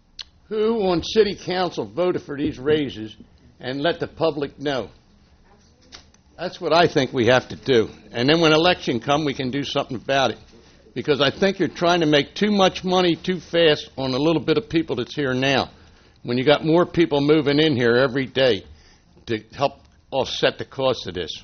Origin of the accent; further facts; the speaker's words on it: Wilmington, Delaware, United States; I come from New Castle County, Wilmington, and we paid it every quarter.